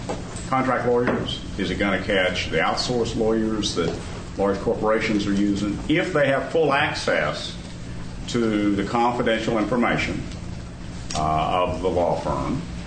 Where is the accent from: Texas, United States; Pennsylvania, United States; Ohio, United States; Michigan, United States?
Texas, United States; Austin; I'm a lawyer from Austin.